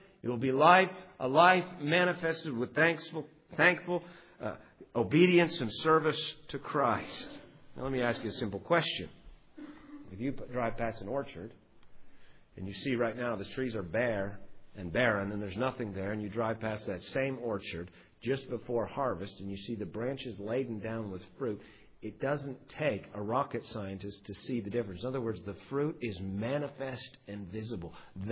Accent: Ontario, Canada; now in United States; Where I grew up in Ontario, Canada, there's very rich soil.

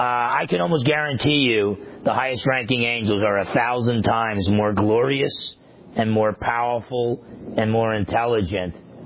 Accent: New Jersey, United States; growing up in New Jersey, I used to have friends that would mess with.

